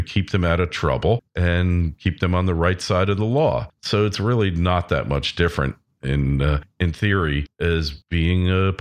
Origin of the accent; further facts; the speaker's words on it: New York, United States; Craig, a fellow New Yorker, born and raised on Long Island